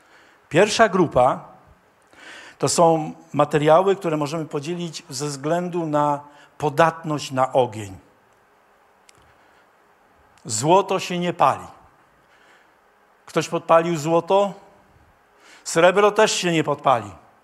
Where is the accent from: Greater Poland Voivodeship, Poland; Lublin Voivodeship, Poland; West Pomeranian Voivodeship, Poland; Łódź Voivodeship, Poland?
Greater Poland Voivodeship, Poland; Pamiętam, wychowałem się w Poznańskim i tam rolnicy zawsze jak skosili siano, to robili takie szałasy.